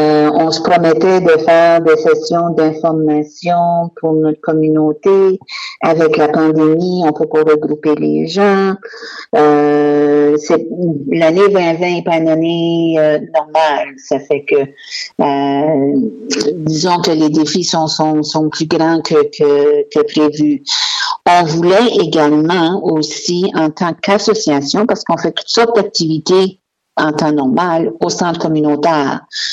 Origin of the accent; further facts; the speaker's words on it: Moncton, New Brunswick, Canada; now in Fredericton, Canada; je suis native de Moncton, mais Fredericton est maintenant chez nous.